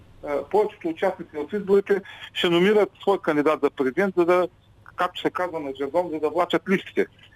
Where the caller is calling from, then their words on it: Ruse, Ruse Province, Bulgaria; съм от Русе.